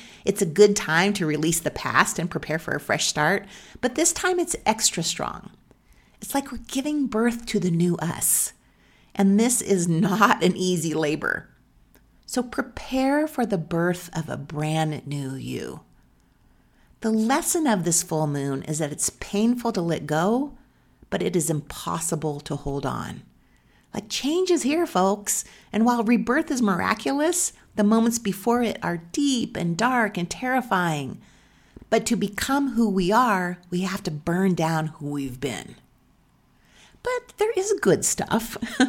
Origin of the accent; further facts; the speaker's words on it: Susanville, California, United States; now in Bozeman, United States; Well, I grew up in Susanville, California. It's a very small town in Northern California, and there was only one radio station.